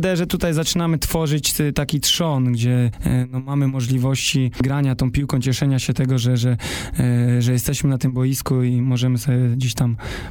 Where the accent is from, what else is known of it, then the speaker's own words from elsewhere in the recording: Zielona Góra, Lubusz Voivodeship, Poland; jestem z Zielonej Góry, tu się wychowałem.